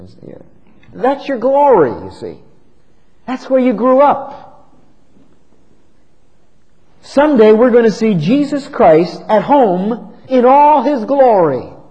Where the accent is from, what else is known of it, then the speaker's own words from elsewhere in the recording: Bristol, Pennsylvania, United States; I used to like to take them back to my hometown where I grew up, back in Bristol, Pennsylvania.